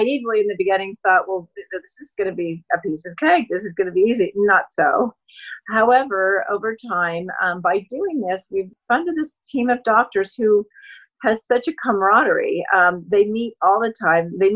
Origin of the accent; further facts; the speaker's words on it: Colorado, United States; I grew up in Colorado. And even within my high school of 100 graduating kids, 7 other people have MS, which is pretty much considered an epidemic.